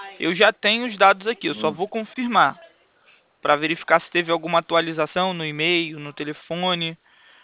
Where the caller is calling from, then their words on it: Rio de Janeiro, Brazil; Aqui eu falo do Rio de Janeiro